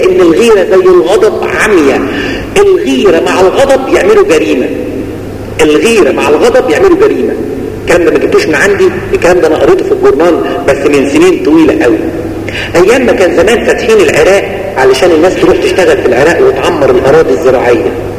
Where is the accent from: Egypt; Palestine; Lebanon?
Egypt; الولد عندنا في مصر حاجة يعني سوري يعني وحشة قوي